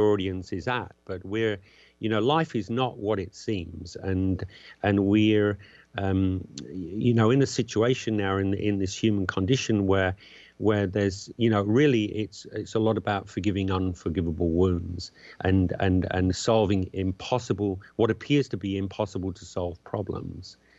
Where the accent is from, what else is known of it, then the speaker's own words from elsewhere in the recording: England, United Kingdom; growing up in England in the 60s and early 70s.